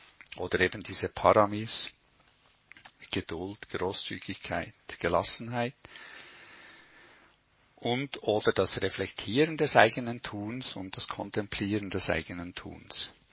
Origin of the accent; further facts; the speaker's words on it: Sweden; ich bin in Schweden aufgewachsen, ich habe Freunde dort, die ich besuchen möchte